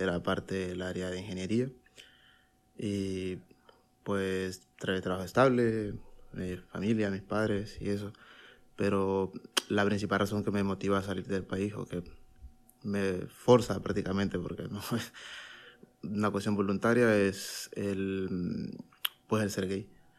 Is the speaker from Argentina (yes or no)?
no; Honduras; yo vengo de Honduras, tengo 30 años.